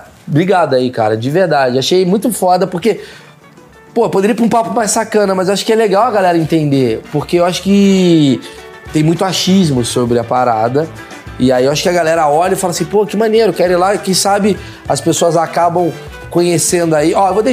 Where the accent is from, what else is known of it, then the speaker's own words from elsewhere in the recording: Rio de Janeiro, Brazil; now in São Paulo, Brazil; Eu sou carioca, eu tô morando em São Paulo. Eu moro em São Paulo há, porra, 25 anos.